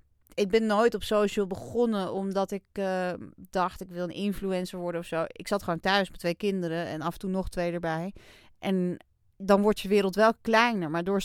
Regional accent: Amsterdam, North Holland, Netherlands; Kijk, hij komt uit Brabant en ik kom uit Amsterdam.

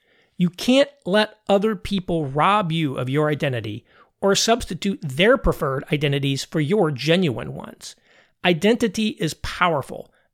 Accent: United States; I'm also an American. This is my country. Americans are my people.

